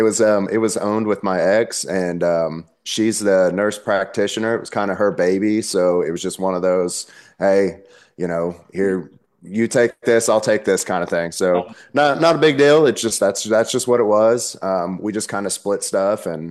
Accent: Las Vegas, Nevada, United States; also born or lived in New Jersey; So when I was born in New Jersey. When I was around 5 or 6 years old, my mom's loaded us up, all of us kids, up out of our bedroom window and loaded us in the bed of a pickup truck, and we moved to Las Vegas.

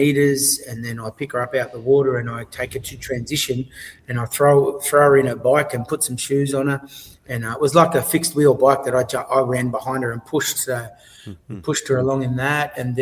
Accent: Logan, Queensland, Australia; I grew up in Logan, and 99% of my friends went the wrong way.

